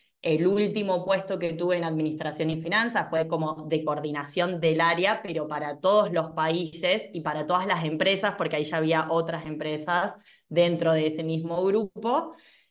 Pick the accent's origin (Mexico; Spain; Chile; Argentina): Argentina; Chaco; now in Córdoba, Argentina; necesito trabajar para seguir viviendo en Córdoba, soy de Chaco y estudié en Córdoba. Entonces necesitaba dinero para seguir viviendo acá.